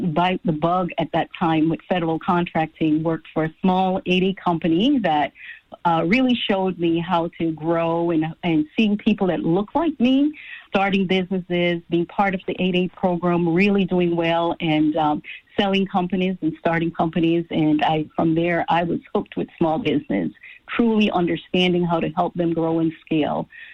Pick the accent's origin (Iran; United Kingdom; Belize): Belize; born or raised there; moved away as an adult; now in United States